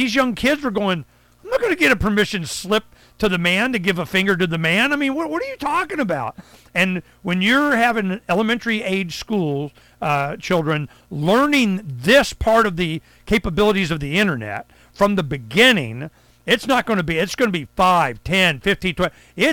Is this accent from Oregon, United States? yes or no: no; Phoenix, Arizona, United States; Yeah, well, his mother lives in Arizona now. We're from Phoenix.